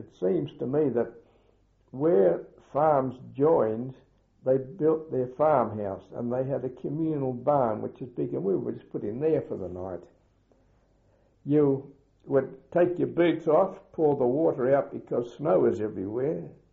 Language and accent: English; Australia; And being an Australian, I said, no, we'll split it in half